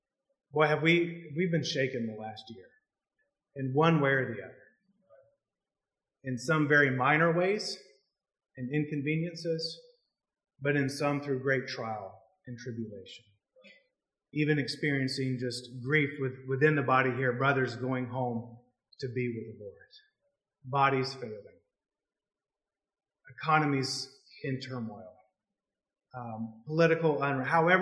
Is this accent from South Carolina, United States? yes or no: yes; South Carolina, United States; I'm from South Carolina originally, so a little bit of a Southern connection there.